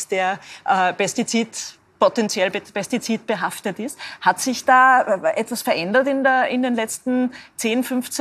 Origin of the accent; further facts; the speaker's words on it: Linz, Upper Austria, Austria; ich stamme aus Linz und da war es wirklich so, da gab es einen Bioladen